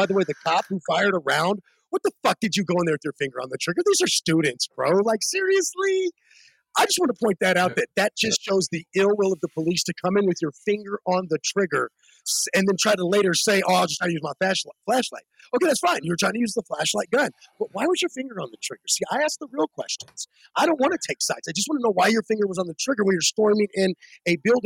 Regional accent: the South, United States; I was raised down in the South where people are taught to be kind

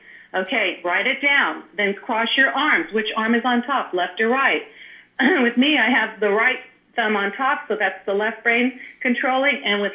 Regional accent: California, United States; Look, I'm from Silicon Valley, so I know about Haight-Ashbury and all that, you know?

